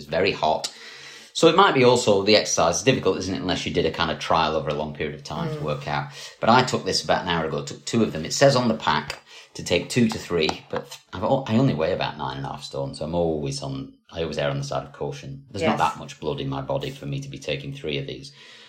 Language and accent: English; Scotland, United Kingdom; I'm Scottish, by the way, so I can make Scottish jokes, I think.